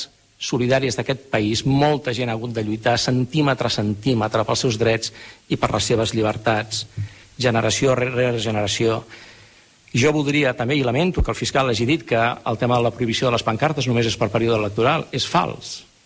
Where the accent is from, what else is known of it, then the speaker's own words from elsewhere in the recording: Catalonia, Spain; Som diversos, som generosos, acollidors. Així som els catalans